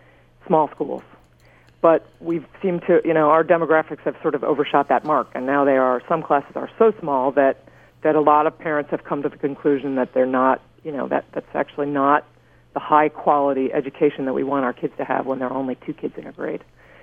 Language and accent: English; Ohio, United States; but I didn't grow up here. I grew up in Ohio.